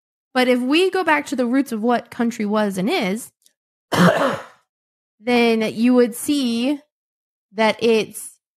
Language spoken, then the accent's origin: English; Virginia, United States; Well, I mean, we're from Virginia